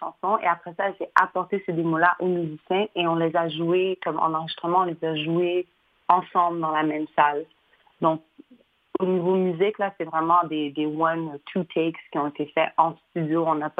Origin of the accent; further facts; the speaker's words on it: Roxboro, Quebec, Canada; born there; Je suis née à Roxbourg, dans le West Island, dans l'ouest de l'île de Montréal, d'une mère québécoise et d'un père éthiopien.